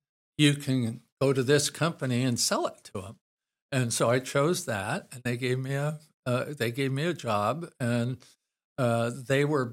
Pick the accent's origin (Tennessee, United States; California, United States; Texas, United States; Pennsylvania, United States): California, United States; San Luis Obispo; born there; An old family friend, I was born in San Luis Obispo.